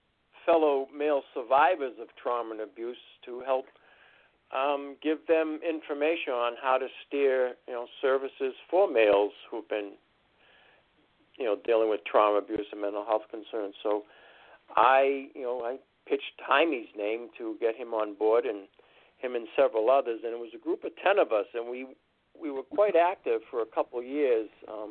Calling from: New Hampshire, United States; New Hampshire.

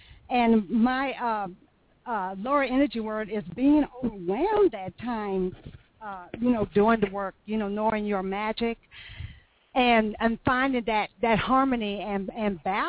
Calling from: Texas, United States; from Texas.

